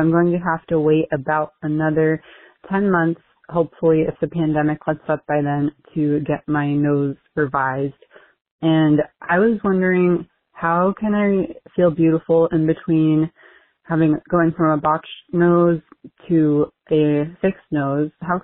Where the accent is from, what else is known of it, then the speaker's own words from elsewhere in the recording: Maine, United States; I'm from Maine.